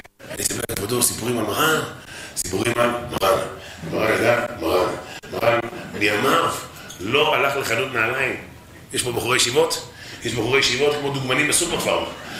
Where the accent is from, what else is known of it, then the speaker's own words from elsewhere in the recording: Volozhin, Minsk Region, Belarus; למדנו חברותא, שהייתי בוולוז'ין, אני גדלתי בוולוז'ין, אתה יודע.